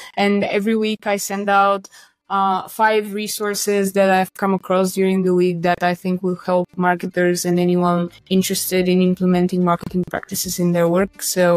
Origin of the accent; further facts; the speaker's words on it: Bulgaria; the marketing landscape in my home country of Bulgaria isn't that well developed